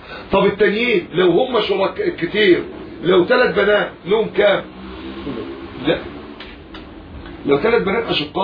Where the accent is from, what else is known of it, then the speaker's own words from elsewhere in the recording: Egypt; احنا كمصريين بقى بنجد عناء في اخراج الايه؟ اللسان.